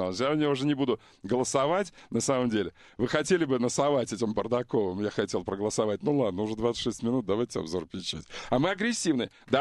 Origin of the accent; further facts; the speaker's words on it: Ukraine; Я не против, наоборот, я же украинец.